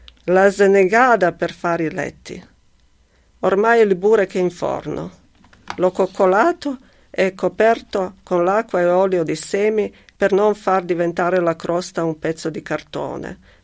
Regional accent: Sarajevo, Federation of Bosnia and Herzegovina, Bosnia & Herzegovina; Devo spiegartelo io, che vengo da Sarajevo, sorrido. E magari io non sono propriamente triestino.

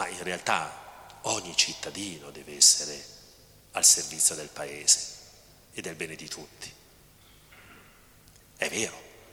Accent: Cremona, Lombardy, Italy; un prete che veniva dalla mia terra, da Cremona

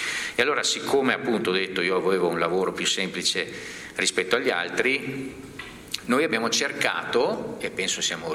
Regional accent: Verona, Veneto, Italy; born there; come tutti sanno non sono nato sul mare, sono nato a Verona

